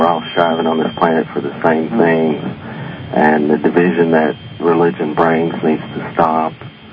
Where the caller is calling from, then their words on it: Kentucky, United States; I'm calling from Kentucky